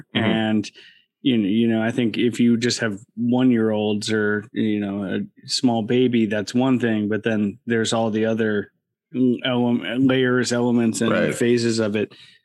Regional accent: Milwaukee, Wisconsin, United States; I feel there's a strong connection to where I grew up in Milwaukee in terms of it being, it's not even second tier. I think it's like a third tier city.

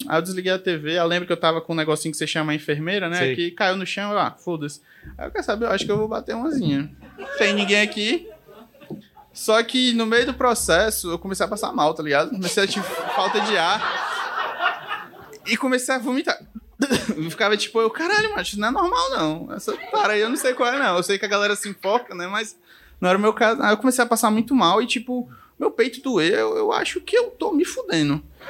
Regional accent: Ceará, Brazil; now in Australia; Aí eu, caralho, eu vim do Ceará pra ajudar na educação australiana.

